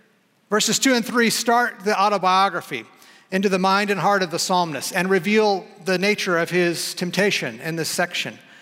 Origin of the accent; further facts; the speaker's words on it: Houston, Texas, United States; So as a young boy, young man growing up in Houston, I became enamored with what wasn't there, namely mountain ranges.